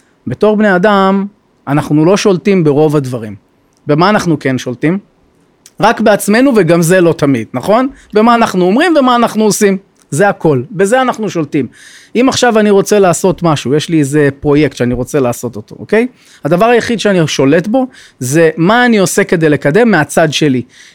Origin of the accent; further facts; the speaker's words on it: Jerusalem, Jerusalem District, Israel; also born or lived in Eilat / San Francisco; אז אני ילד ירושלמי, גדלתי בירושלים. אני נער אלתי, גדלתי באלת כנער, שזו הייתה חוויה מדהימה. וכבוגר, אני מהסיליקון ואלי, סן פרנסיסקו